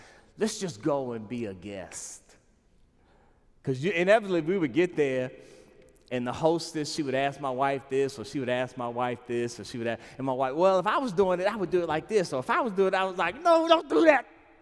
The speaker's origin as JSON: {"language": "English", "region": "Maryland", "country": "United States", "tie": "born or raised there", "said": "I grew up in the Washington, D.C. area near Andrews Air Force Base. I'm used to big planes and big bombs and big bang."}